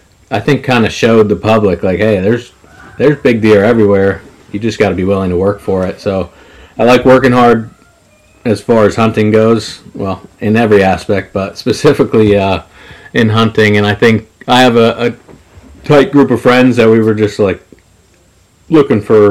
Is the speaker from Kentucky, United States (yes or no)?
no; Pennsylvania, United States; now in Lebanon, United States; Lifelong hunter. I'm originally from, like, the Lehigh Valley area, and then got a job opportunity out here. I'm in Lebanon now.